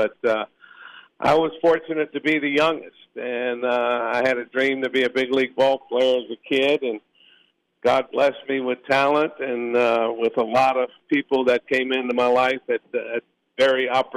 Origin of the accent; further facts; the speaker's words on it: Biloxi, Mississippi, United States; And I really wanted that for my hometown. So 25 years ago, I approached our mayor of Biloxi, Mississippi, and he looked at me like I was crazy.